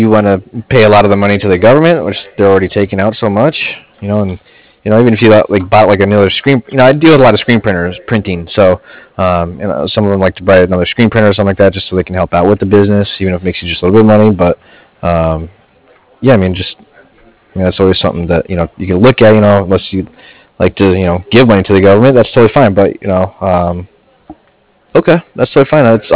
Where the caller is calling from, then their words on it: Cardiff, Wales, United Kingdom; Yeah, I'm calling from Cardiff. It's C-A-R, D-I-F-F.